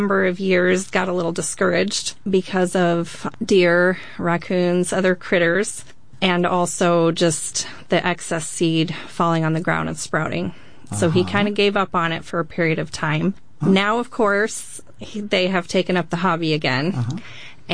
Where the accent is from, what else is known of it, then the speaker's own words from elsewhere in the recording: Ames, Iowa, United States; I grew up in Ames on Michigan Avenue, so we had a lot of mature trees